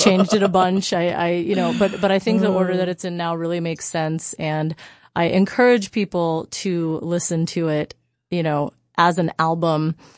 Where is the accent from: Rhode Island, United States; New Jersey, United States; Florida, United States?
Florida, United States; Miami; also born or lived in New York; house, in my like childhood home in Miami, because we had to go there for COVID.